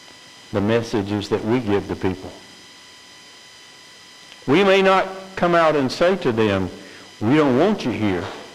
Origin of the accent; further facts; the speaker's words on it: Georgia, United States; I grew up outside of Savannah, Georgia, and down in Savannah there's called the Baptist Center.